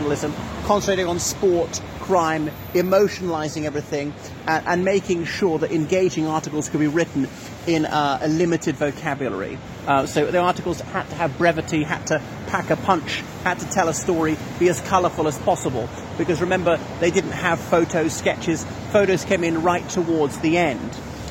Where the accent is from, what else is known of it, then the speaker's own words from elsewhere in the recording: Ireland; now in London, United Kingdom; dear viewers. … from Ireland, and here I am just off Fleet Street in London